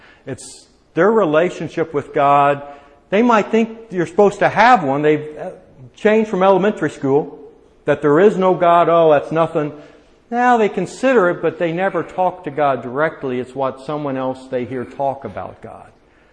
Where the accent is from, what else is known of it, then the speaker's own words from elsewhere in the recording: Indianapolis, Indiana, United States; I grew up in Indianapolis. I played basketball because I grew up in Indy.